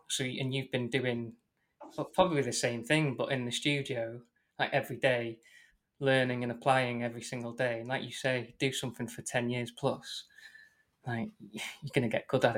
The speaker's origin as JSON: {"language": "English", "region": "Wales", "country": "United Kingdom", "tie": "born or raised there", "said": "I grew up in North Wales, but like not very Welsh North Wales."}